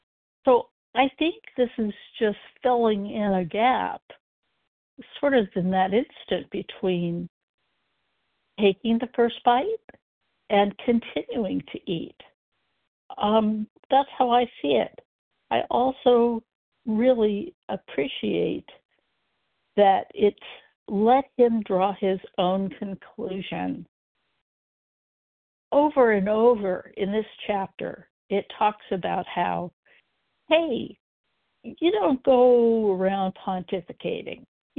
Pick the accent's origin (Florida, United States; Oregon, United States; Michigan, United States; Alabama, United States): Oregon, United States; Portland; I am from Portland, Oregon.